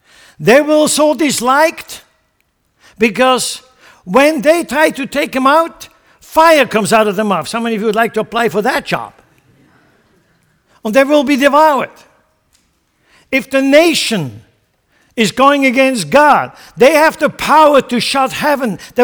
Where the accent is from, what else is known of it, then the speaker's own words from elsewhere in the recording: Switzerland; now in United States; I come from Switzerland. I grew up in mountains.